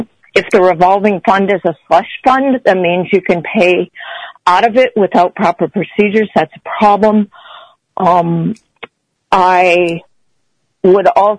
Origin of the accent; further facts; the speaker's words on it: Fairbanks, Alaska, United States; I'm from Fairbanks, Alaska.